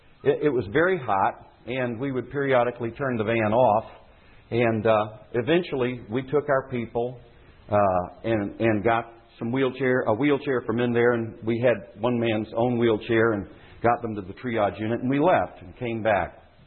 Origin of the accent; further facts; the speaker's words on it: Alexandria, Louisiana, United States; we're from Alexandria and we're here to pick people up with the convoy in front of us here.